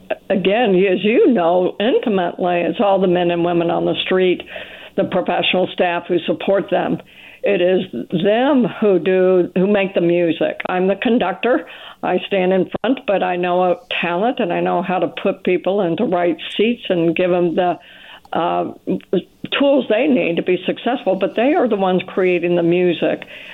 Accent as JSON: {"language": "English", "region": "the South", "country": "United States", "tie": "born or raised there", "said": "Southerners, I was raised in the South, but not in New Orleans."}